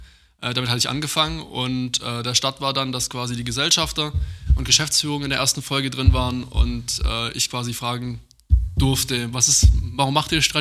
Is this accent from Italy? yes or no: no; Lake Constance area, Germany; wenn ich jetzt in meine alte Heimat, Bodenseeregion fahre